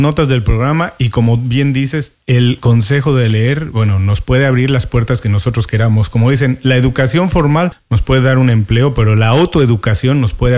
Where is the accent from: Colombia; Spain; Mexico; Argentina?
Mexico; igual me siento yo de orgulloso de donde vengo, México, y la lengua que hablamos.